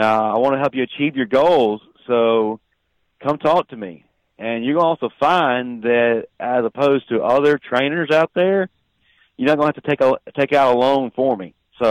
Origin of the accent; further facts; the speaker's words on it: the South, United States; I was raised in the South where everybody hugged everybody.